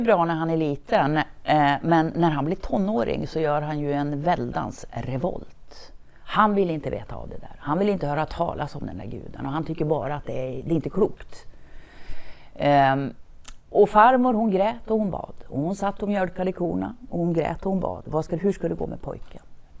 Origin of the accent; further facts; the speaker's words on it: Borlänge, Dalarna County, Sweden; Vi växte upp i Borlänge. Vi bodde där under hela mina första 16 år.